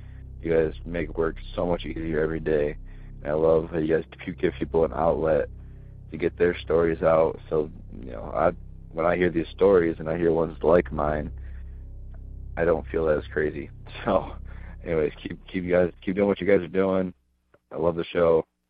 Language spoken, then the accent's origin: English; Schoolcraft, Michigan, United States; also born or lived in Kalamazoo; I am from Schoolcraft, Michigan, and I listen to your show every day.